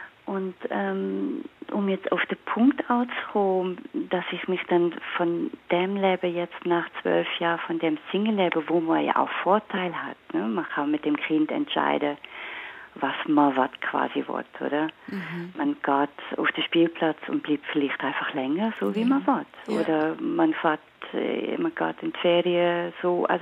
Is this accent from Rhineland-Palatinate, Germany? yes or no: no; Bonn, North Rhine-Westphalia, Germany; now in Zurich, Switzerland; ich kenne ihn aus Bonn, da wo ich aufgewachsen bin. Und er wohnt auch noch dort und ich bin in Zürich.